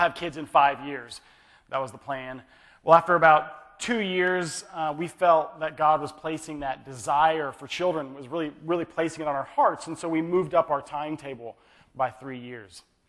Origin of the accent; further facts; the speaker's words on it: Kansas, United States; she was born and raised in Iowa, I was born and raised in Kansas, neither of us had been out of the Midwest